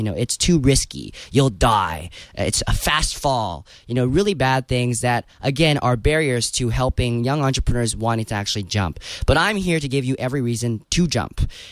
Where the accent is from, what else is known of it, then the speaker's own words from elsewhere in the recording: Vancouver, British Columbia, Canada; I'm glad to be here. Very honored as well. I hail from Canada, from Vancouver.